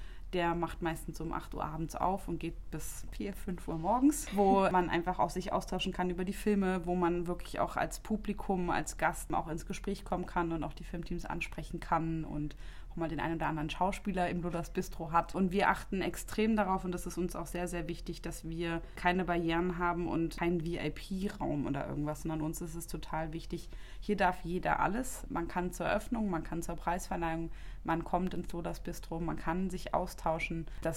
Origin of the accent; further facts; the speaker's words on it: Berlin, Germany; born there; moved away as an adult; now in Saarbrücken, Germany; Also ich bin tatsächlich auch keine Saarländerin. Ich bin extra für den Job aus Berlin hergezogen. Ich bin gebürtige Berlinerin.